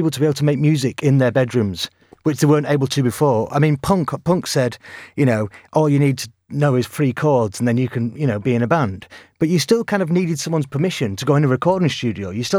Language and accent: English; Manchester, North West England, United Kingdom; I'm from Manchester